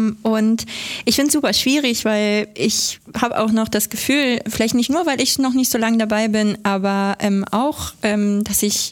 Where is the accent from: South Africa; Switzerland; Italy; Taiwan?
Italy; Sardinia; German is a second language; Ja, genau. Ich komme ja aus Sardinien.